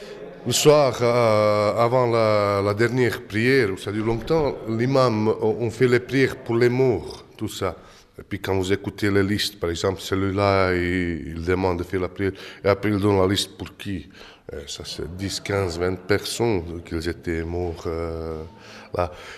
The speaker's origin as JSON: {"language": "French", "region": "Central Bosnia", "country": "Bosnia & Herzegovina", "said": "je viens du centre de la Bosnie, où il ne s'est pas passé beaucoup de choses."}